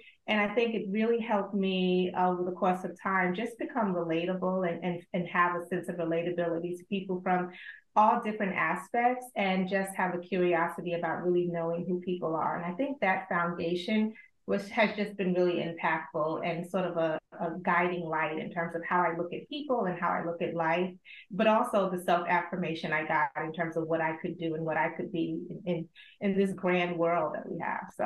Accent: North Carolina, United States; also born or lived in Brooklyn, New York; I was born in Brooklyn, but at 6 months, my mom, who was a teacher, and at that time a single parent, sort of shipped me to North Carolina, which is common in those days.

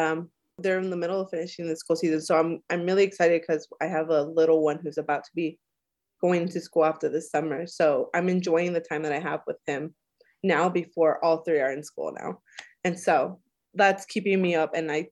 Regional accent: Compton, California, United States; So I was born in California. So I'm an LA born child, raised in Compton, which it always throws people off.

